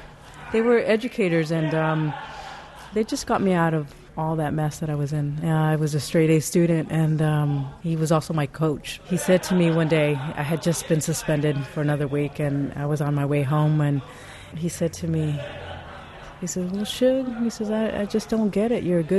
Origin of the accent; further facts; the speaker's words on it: California, United States; also born or lived in Mexico; My family were migrant workers, and I grew up in Mexico and California. We just traveled the entire state of California, even actually up in Washington, following the crops.